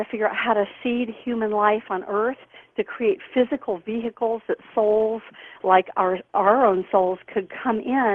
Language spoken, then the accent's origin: English; Deep South, United States; when I was raised here in the Deep South, I was raised to believe